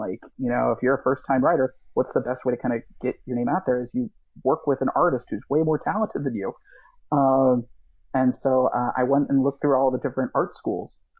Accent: St. Louis, Missouri, United States; Hey, I'm from Missouri as well, actually. I grew up in St. Louis.

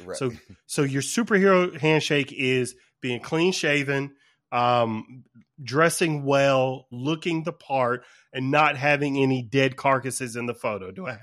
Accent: Georgia, United States; like I'm from Georgia, so I know plenty of people who hunt.

